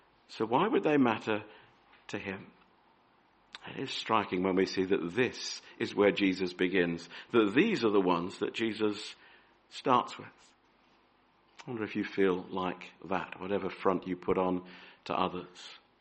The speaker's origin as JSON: {"language": "English", "country": "Australia", "tie": "born or raised there", "said": "because I grew up in Australia, fishing for me was going out in a boat on the Gold Coast"}